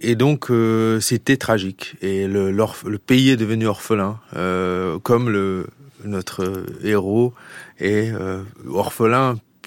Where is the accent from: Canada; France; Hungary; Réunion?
Hungary; quand j'ai grandi en Hongrie dans les années 80